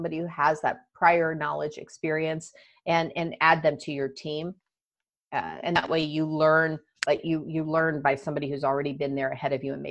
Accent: United States; also born or lived in United Kingdom; I'm from the States

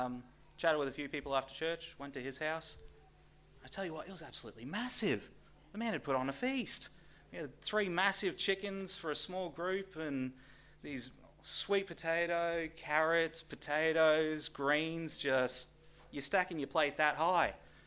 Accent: Papua New Guinea; I grew up in Papua New Guinea, and while I was there

